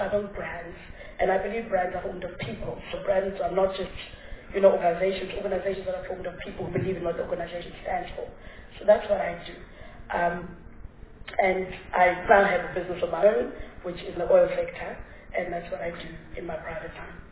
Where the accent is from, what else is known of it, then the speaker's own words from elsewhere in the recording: Cape Town, Western Cape, South Africa; I've been based in Cape Town, I grew up in Nyanga East.